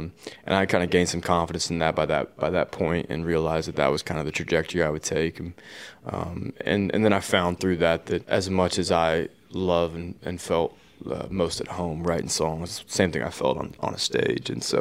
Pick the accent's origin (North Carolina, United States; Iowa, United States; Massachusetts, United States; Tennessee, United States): Tennessee, United States; Nashville; Welcome to my hometown.